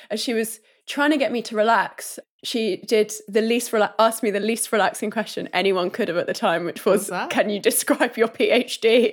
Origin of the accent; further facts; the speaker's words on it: South West England, United Kingdom; Oh, I'm from Cornwall.